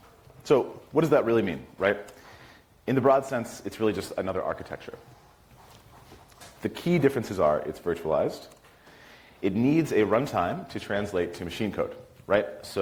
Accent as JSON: {"language": "English", "town": "Chicago", "region": "Illinois", "country": "United States", "said": "And I'm from Chicago, so in Chicago, I run the WebAssembly Chicago group."}